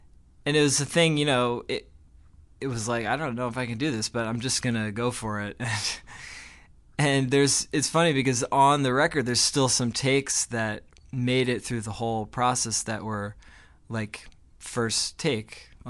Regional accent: New Jersey, United States; Ezra and I grew up together in New Jersey, and we were in probably a dozen bands between like middle school and the end of high school.

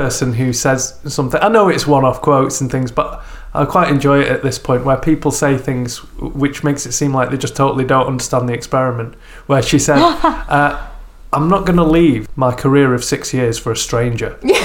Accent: Manchester, North West England, United Kingdom; I mean, I'm from Manchester.

